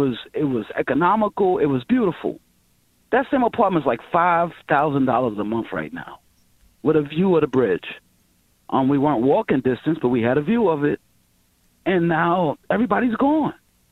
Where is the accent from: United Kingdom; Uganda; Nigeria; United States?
United States; New York City, New York; I grew up in the Bronx, like I'm here now, but I spent all my summers in San Francisco.